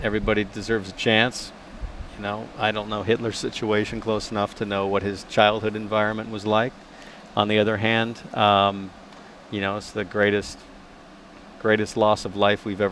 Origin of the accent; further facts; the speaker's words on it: San Francisco, California, United States; There used to be a store growing up in San Francisco called FAO Schwartz.